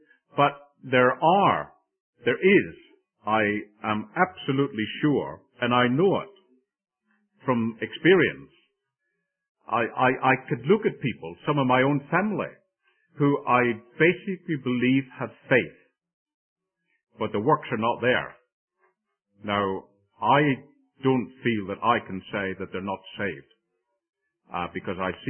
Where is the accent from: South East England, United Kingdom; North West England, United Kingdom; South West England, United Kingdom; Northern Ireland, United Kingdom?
Northern Ireland, United Kingdom; I was brought up in the Bible reading circuit in Northern Ireland, where you had to fight for your life over anything you said.